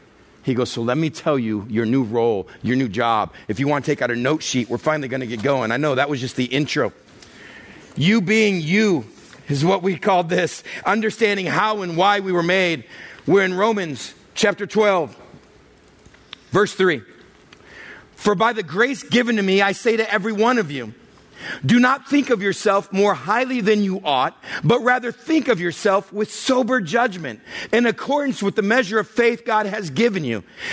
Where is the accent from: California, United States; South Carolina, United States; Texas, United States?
Texas, United States; I come from West Texas.